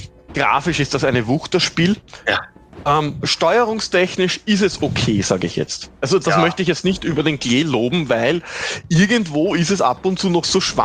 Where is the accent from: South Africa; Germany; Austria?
Austria; bei uns in Österreich natürlich PG 18